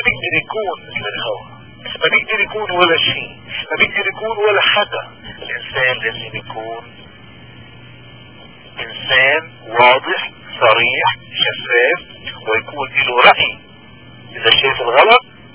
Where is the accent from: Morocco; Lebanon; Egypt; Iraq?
Lebanon; خلونا كلبنانيين وإن كنا وبأي صفة أو مذهب انتمينا نشهد الحقيقة